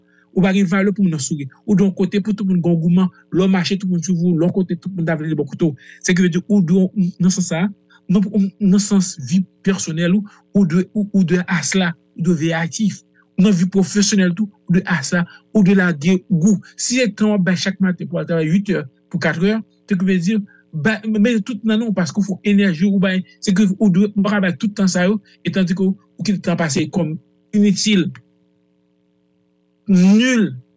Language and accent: French; Haiti; en tant qu'Haïtien.